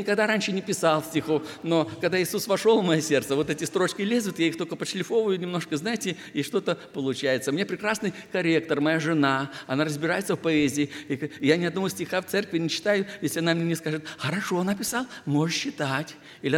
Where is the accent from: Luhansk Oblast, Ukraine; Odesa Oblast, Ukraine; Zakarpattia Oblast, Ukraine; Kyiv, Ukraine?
Kyiv, Ukraine; я из Киева, пастор церкви «Народ Божий».